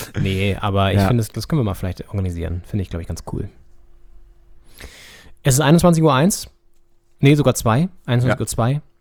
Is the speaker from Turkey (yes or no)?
no; Northern Germany, Germany; wir haben natürlich als Norddeutsche irgendwie so mit Uwe Seeler irgendwie, das ist alles näher.